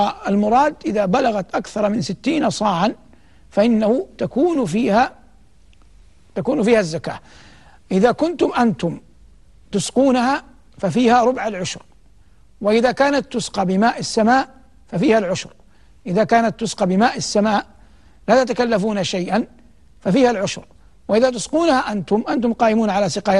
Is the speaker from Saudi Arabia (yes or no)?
yes; Hejaz, Saudi Arabia; يسمونها عندنا في الحجاز بلدان